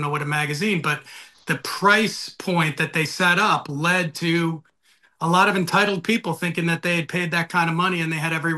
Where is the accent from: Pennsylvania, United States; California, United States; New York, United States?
New York, United States; Long Island; the fans were certainly a little friendlier than I experienced here in my hometown in Long Island.